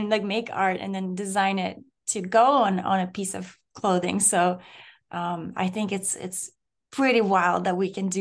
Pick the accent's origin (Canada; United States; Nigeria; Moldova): Moldova; English is a second language; I grew up in Moldova, and it's a country like that used to be part of the USSR